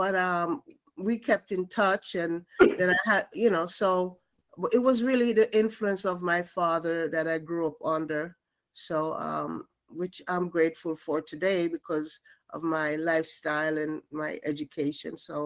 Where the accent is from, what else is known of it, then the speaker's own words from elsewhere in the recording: Ocho Rios, Saint Ann Parish, Jamaica; also born or lived in Kingston / Montego Bay; now in New York, United States; Well, I'm from Jamaica, in Jamaica, West Indies. You know, everybody knows Jamaica. And I grew up in, I was born in Kingston, grew up in Ocheres, and ended up in Montego Bay, went to Mount Alvernia in my teen years